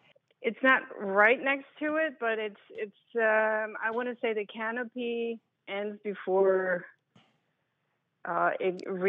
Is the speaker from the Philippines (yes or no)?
no; Germany; now in Downingtown, United States; So I am in Downingtown. I'm originally from Germany.